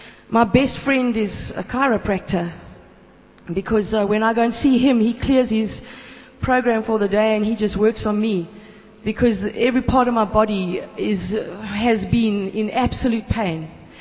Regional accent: Johannesburg, Gauteng, South Africa; I've been here since Wednesday from Joburg. If my accent is funny, it's because I'm from Joburg by the dam and not by the sea.

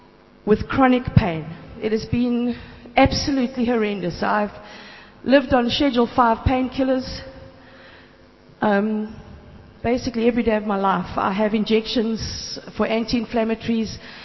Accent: Johannesburg, Gauteng, South Africa; I've been here since Wednesday from Joburg. If my accent is funny, it's because I'm from Joburg by the dam and not by the sea.

